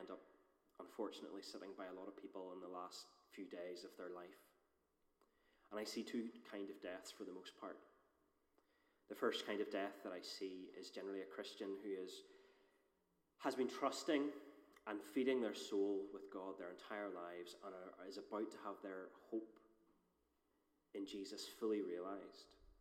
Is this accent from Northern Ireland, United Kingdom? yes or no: yes; Northern Ireland, United Kingdom; I was brought up in North Antrim, and as any good North Antrim boy, I was raised on three things, which is mince, potatoes, and the Westminster Shorter Catechism.